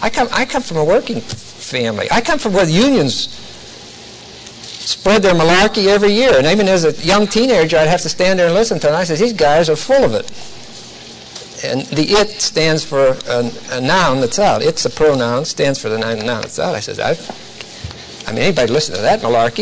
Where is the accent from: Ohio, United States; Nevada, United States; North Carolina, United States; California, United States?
North Carolina, United States; Salisbury; In my hometown, we have the Salisbury Post.